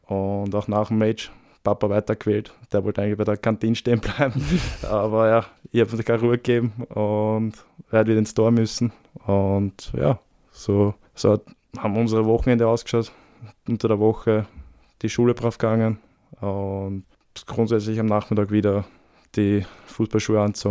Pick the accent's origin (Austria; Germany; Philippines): Austria; Matzen, Lower Austria; Ja, aufgewachsen bin ich im Bezirk Gensandorf in Niederösterreich. Der Stadt, kleine Ortschaft Matzen.